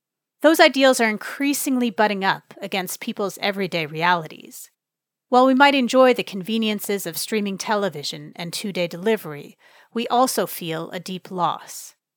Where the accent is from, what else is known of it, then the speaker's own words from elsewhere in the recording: California, United States; growing up in the Bay Area in the 80s and 90s, I'd watched this new tech mindset and wealth seep in.